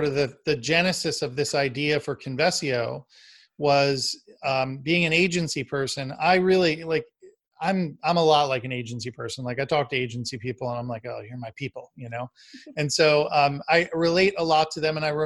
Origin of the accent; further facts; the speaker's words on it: Florida, United States; Well, we'll meet there because I'm actually originally from Florida. So I feel like I got to go to Miami and represent.